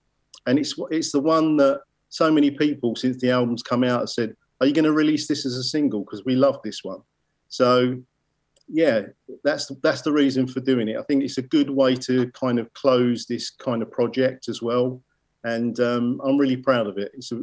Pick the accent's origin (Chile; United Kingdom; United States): United Kingdom; London; I grew up near the West Ham ground